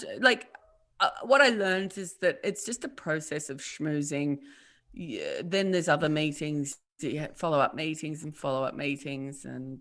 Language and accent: English; Tasmania, Australia; the other half knew that I'm from Tasmania, not Africa.